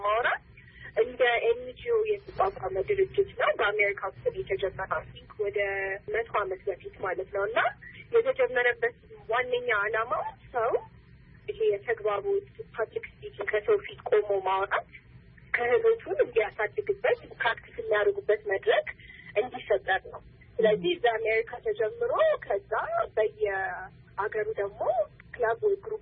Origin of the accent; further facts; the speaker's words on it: Addis Ababa, Ethiopia; ተራው የአዲስ አበባ ነው ያደኩት።